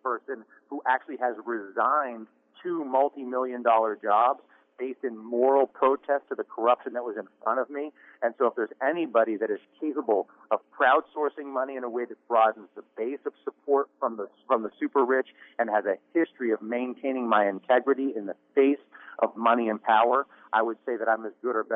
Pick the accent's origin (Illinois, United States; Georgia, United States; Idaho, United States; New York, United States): New York, United States; Saranac Lake; I was born and raised in Saranac Lake, that I am a graduate of Saranac Lake High School, that my original ancestors came to the district in the mid-1700s